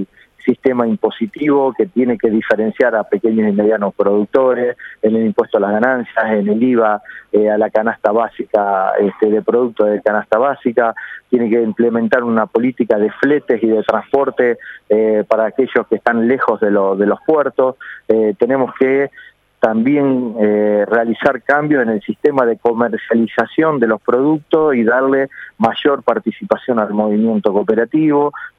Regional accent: Argentina; En mi país en particular, en la Argentina

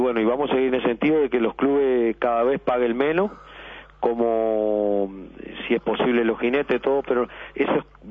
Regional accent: Santa Clara de Limar, Spain; yo soy de Santa Clara de Limar, voy los días de semana a veces que tengo que visitar a mi madre

